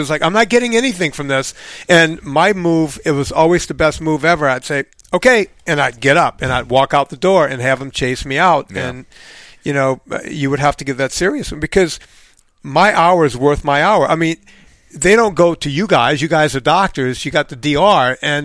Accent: Louisiana, United States; Bob, I'm from Louisiana. I literally grew up on a bayou.

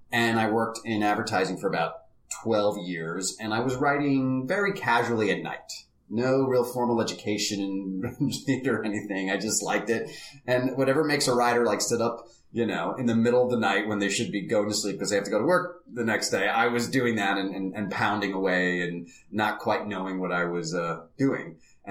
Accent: New Jersey, United States; I grew up in New Jersey, and my folks would take us to see Broadway shows.

